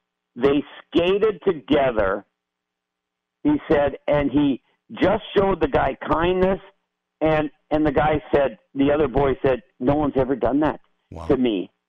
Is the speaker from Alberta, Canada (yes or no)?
no; Moose Jaw, Saskatchewan, Canada; born there; I was up in Moose Jaw near my hometown. I was born in Moose Jaw.